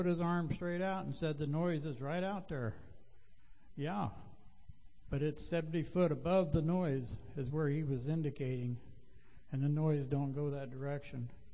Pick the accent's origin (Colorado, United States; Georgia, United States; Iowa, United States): Iowa, United States; Des Moines; I came from Des Moines, Iowa. The Newton track there put that part of the state on the map.